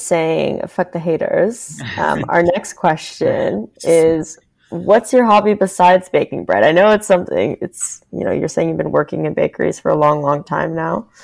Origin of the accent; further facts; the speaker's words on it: Canada; I'm Canadian, so this whole idea of sugarcoating everything and being polite to the utmost degree